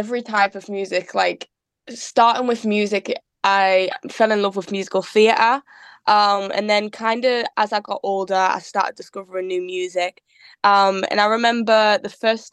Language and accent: English; Hesledon, North East England, United Kingdom; I live in North England, but I no longer live in Hesledon. I'm now a Yorkshire girl.